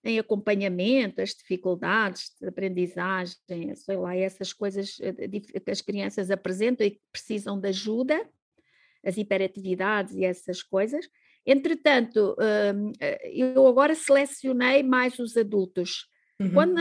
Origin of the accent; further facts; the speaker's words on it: Mozambique; eu cresci em Moçambique, eu acho que fui uma sortuda, porque eu cresci no mato.